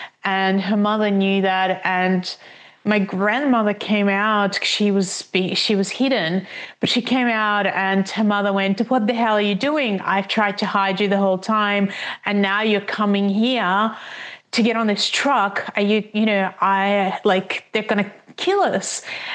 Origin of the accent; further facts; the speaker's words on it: Minsk, Belarus; And I also grew up, you know, in Belarus, and I was born in Minsk